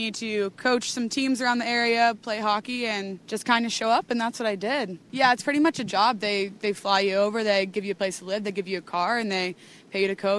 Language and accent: English; East Coast, United States; moved away as an adult; I'm from the United States, East Coast.